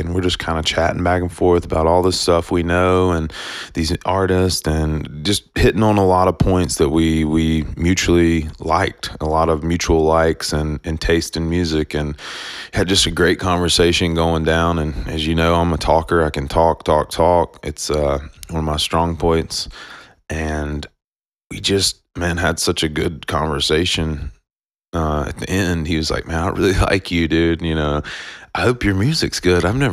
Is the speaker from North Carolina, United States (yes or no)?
yes; North Carolina, United States; I play with the band … I'm from North Carolina, you know.